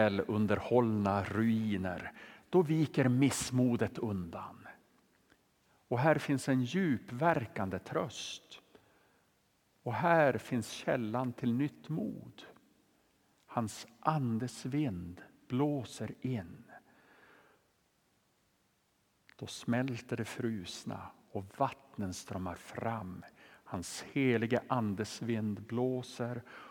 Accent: Sweden; Jag är ju från Norr- och Västerbotten och där är det berg och dalar överallt.

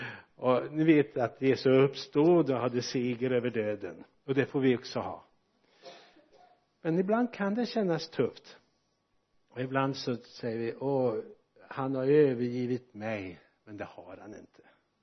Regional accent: Bäckefors, Västra Götaland County, Sweden; born there; also born or lived in Bangladesh; jag är bara från Sverige, jag var född i Bäckefors i Dalsland

